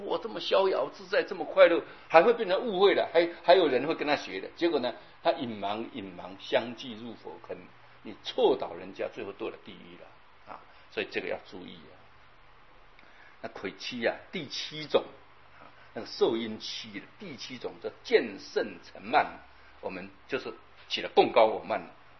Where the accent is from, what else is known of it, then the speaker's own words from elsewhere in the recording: Yilan County, Taiwan; 我以前小时候啊，我有听人家讲嘛，啊，在我们宜兰那里有一个济公